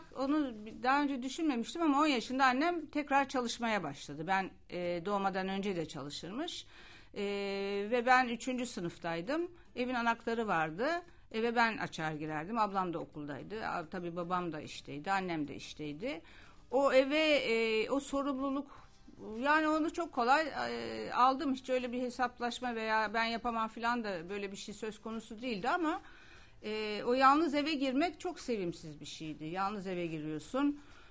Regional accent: Istanbul, Turkey; also born or lived in Ankara; Ben 1,5 yaşındayken İstanbul'a. Aslında ailem İstanbul'da, o geçici bir dönem Ankara'da kalmışlar. Ben de orada doğmuşum. Onlar İstanbul'a geldiklerinde ben 1,5 yıl kadar, yani 3 yaşına kadar Ankara'da başka akrabaların yanında kalmışım.

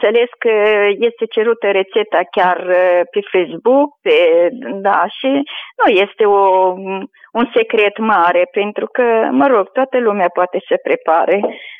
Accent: Palanca, Călărași District, Moldova; noi suntem din Palanca Călăraș.

